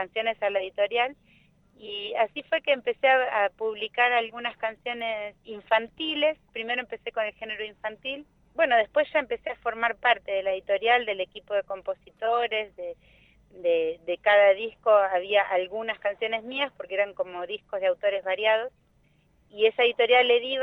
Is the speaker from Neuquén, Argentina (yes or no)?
no; Bahía Blanca, Buenos Aires Province, Argentina; born there; now in Rawson, Argentina; yo soy nacida en Bahía Blanca, y desde chicos a mí me encanta, me gustaba mirar el mapa y la Patagonia